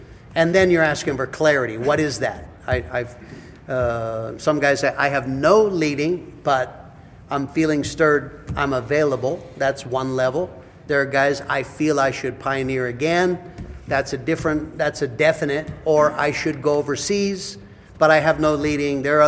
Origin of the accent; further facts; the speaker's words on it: Prescott, Arizona, United States; Yeah, I got to understand, I was raised in Prescott, Arizona, so, and God told us to go to Africa. Like, how the heck would that ever happen? Little white boy from Prescott, I don't know.